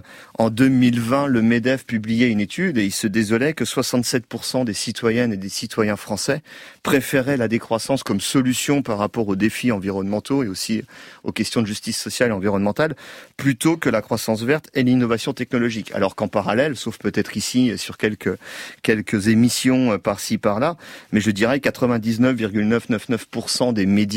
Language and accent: French; France